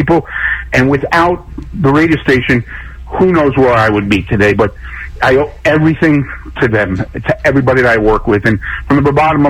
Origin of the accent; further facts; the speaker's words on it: Kearny, New Jersey, United States; who would think a fat little Italian kid, a local guy from Kearney, New Jersey, born and raised in Kearney, New Jersey, would have the opportunity